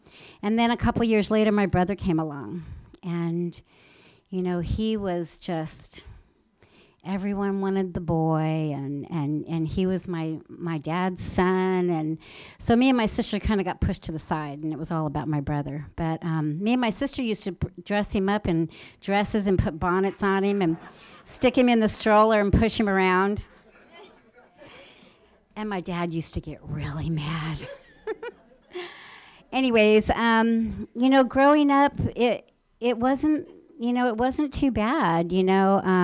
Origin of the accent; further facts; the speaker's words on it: San Diego, California, United States; also born or lived in Pennsylvania; my parents and I were all born in Pennsylvania. And so I'm from the East Coast, but my dad was in the Navy, and you know, like any good Navy man, he was stationed in San Diego. So when I was very young, we came here.